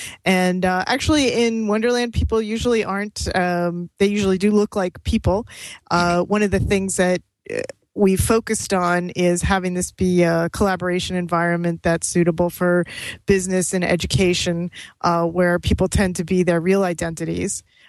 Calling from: Weston, Massachusetts, United States; I'm coming from Weston, Massachusetts, just outside Boston.

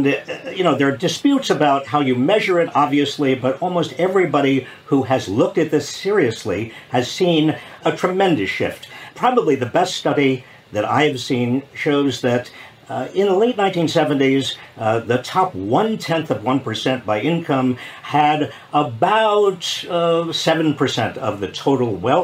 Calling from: Berkeley, California, United States; I'm here in Berkeley, California, where I can actually see blue sky for the first time in 3 weeks.

